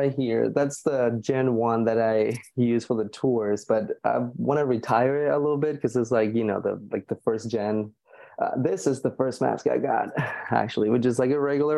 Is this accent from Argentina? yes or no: yes; Argentina; born or raised there; moved away as an adult